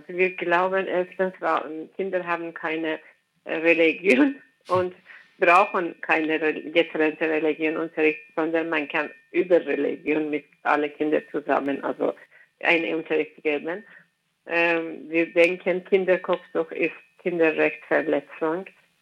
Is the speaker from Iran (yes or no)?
yes; Iran; German is a second language; Also besonders ich komme aus dem Iran